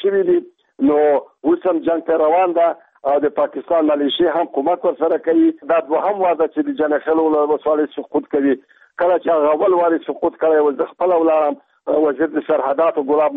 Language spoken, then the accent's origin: Pashto; Paktia, Afghanistan; زه خپل د پکتیا يم د چکپنې ولسوالۍ يم